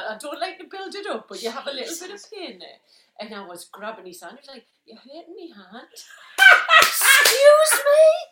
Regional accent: Wallsend, North East England, United Kingdom; born there; So I was born in a place called Wall's End

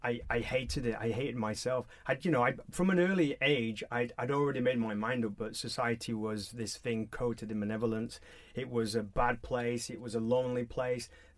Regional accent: Halifax, Yorkshire and the Humber, United Kingdom; I lived a very normal working class life. I was brought up in Boothtown in Halifax, West Yorkshire.

